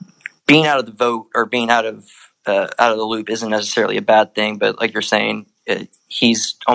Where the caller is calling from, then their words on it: Pennsylvania, United States; also born or lived in Texas; So I'm calling from Pennsylvania, but I moved here from Texas.